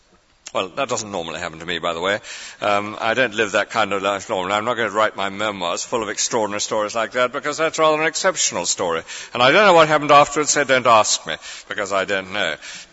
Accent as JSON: {"language": "English", "region": "England", "country": "United Kingdom", "said": "You know, I'm a typical Englishma"}